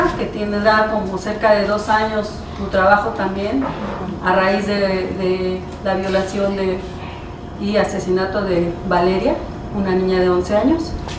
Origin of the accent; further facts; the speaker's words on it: Nezahualcóyotl, State of Mexico, Mexico; nosotras venimos de Tzahualcóyotl, de Chimalhuacán, yo de Tzahualcóyotl.